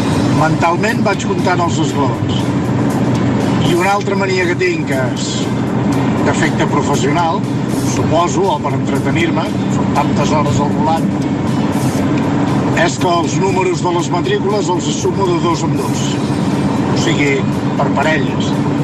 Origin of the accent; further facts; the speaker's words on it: Sant Pol de Mar, Catalonia, Spain; de Sant Pol, que volta per Europa amb furgoneta.